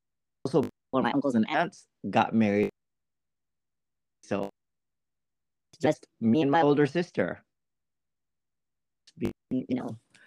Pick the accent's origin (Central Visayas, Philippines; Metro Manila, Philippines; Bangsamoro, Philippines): Metro Manila, Philippines; Manila; Yes, I was born in Manila.